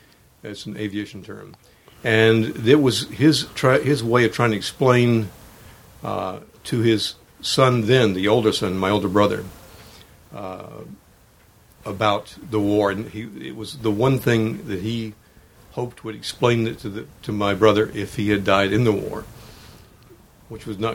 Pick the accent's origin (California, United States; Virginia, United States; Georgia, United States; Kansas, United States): Georgia, United States; In Georgia. I was raised on a dairy farm in Georgia.